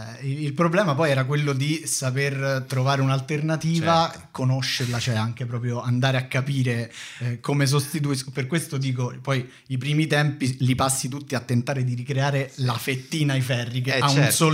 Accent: Rome, Lazio, Italy; io sono di... insomma, vivevo a Primavalle, sono di Primavalle, mm-hmm, quindi a Roma nord-ovest, per chi non è di Roma.

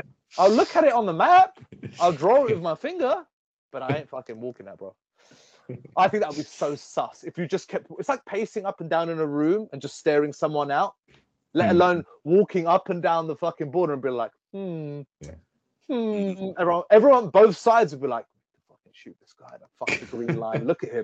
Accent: London, United Kingdom; I go as a, well, ex-European, as a Londoner, as a Brit

